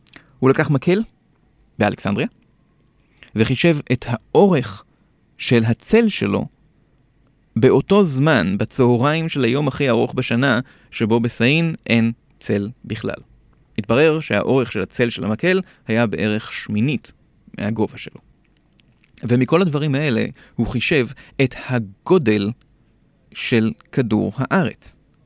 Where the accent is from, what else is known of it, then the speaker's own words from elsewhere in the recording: Kfar Saba, Central District, Israel; אני מכפר סבא.